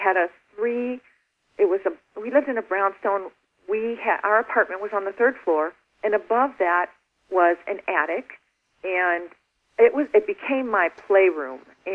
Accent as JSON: {"language": "English", "town": "Chicago", "region": "Illinois", "country": "United States", "tie": "born or raised there", "said": "I have so many stories growing up in Chicago. I mean, really bizarre stories."}